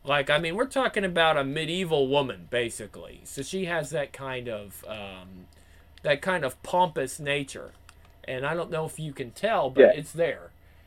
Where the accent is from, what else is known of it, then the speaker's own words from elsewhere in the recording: United States; I am American, so I can't quite hit it as well as Phil can.